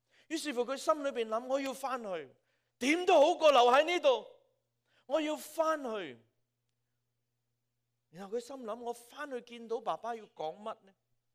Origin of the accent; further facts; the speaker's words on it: Hong Kong; 最后好像我们香港人说折堕到一个地步